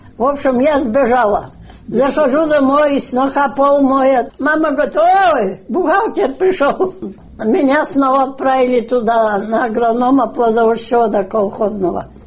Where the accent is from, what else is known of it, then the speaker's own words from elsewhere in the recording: Adyshevo, Russia; Я из Адышева родом, выросла в бедной семье, без отца, с 5 лет.